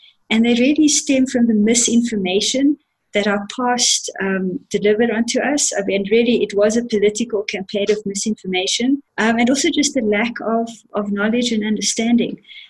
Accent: South Africa; And if I take away all my assumptions of what Indian people, and I'm Indian, of what Indian people are supposed to be like versus black South Africans

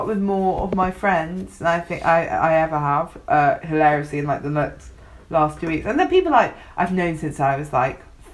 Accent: London, United Kingdom; because I grew up in London. I still live in London.

